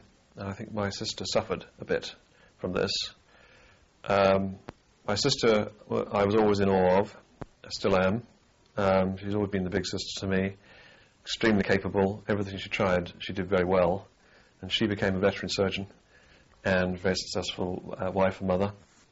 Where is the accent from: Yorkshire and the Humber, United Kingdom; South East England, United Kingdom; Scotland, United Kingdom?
South East England, United Kingdom; Wye; born there; I was born in Wye, near Ashford in Kent, 1st of August 1944, apparently with doodle bugs going overhead.